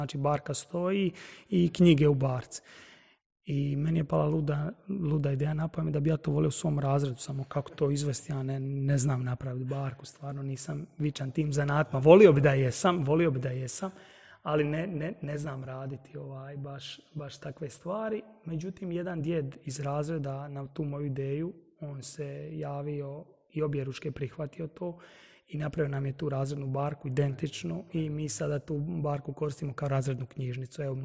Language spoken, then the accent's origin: Croatian; Dalmatia, Croatia; ja sam, evo, Dalmatinac i jako volim tu svoju Dalmaciju.